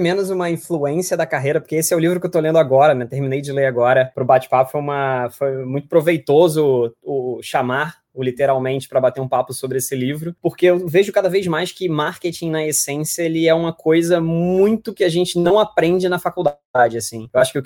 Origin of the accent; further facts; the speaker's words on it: Rio de Janeiro, Brazil; now in São Paulo, Brazil; eu tenho 31 anos, sou carioca. Acabei trilhando um pouco minha vida em alguns lugares aqui do país, mas estou há mais ou menos 8 anos aqui em São Paulo.